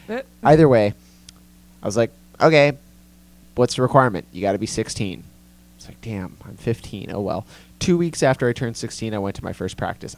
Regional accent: California, United States; Obviously, I'm from California. I don't know that that happens there.

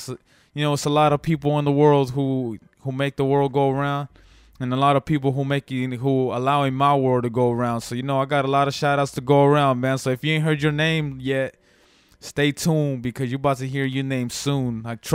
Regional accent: Chowchilla, California, United States; I am from the Fresno area. More specifically, I'm from Chowchilla, California.

